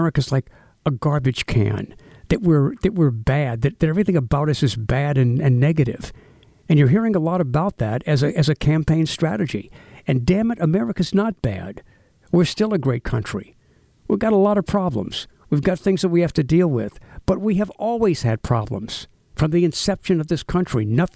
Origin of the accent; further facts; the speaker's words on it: United States; As an American, I don't appreciate it.